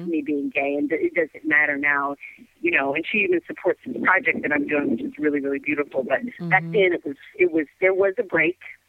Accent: Houston, Texas, United States; also born or lived in Birmingham; Well, I was actually born in Birmingham, but I did grow up and spend a lot of my life in Houston, Texas.

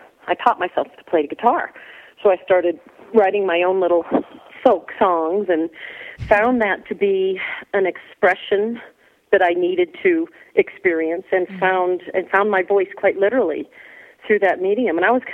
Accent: New Hampshire, United States; now in Santa Fe, United States; No. I'm from New Hampshire, actually, born and raised.

